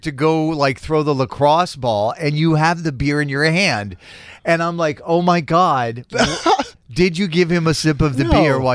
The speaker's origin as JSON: {"language": "English", "region": "Florida", "country": "United States", "tie": "born or raised there", "said": "Yeah, no, I grew up in Florida. I totally understand it."}